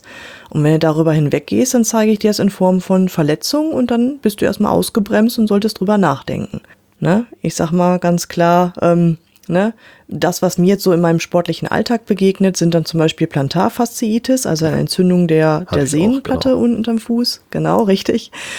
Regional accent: Werther, North Rhine-Westphalia, Germany; Also ich bin ein Landei, ja. Ich komme hier aus Werther bei Bielefeld und wir haben hier sehr viel Land, sehr viel Feldwege.

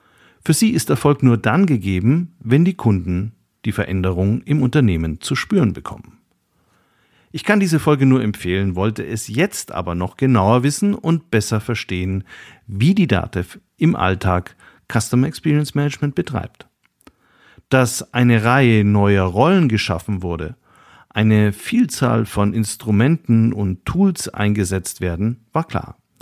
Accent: Nuremberg, Bavaria, Germany; born there; Ich bin in Nürnberg geboren

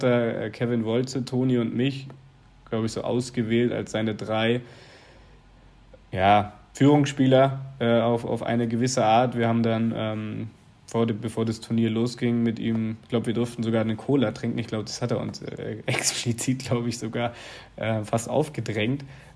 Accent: Berlin, Germany; Vor allem ich auch als Berliner Junge

